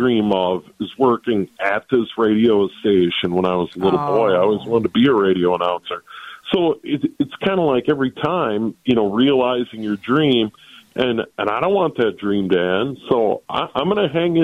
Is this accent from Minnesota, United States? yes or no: yes; Saint Paul, Minnesota, United States; born or raised there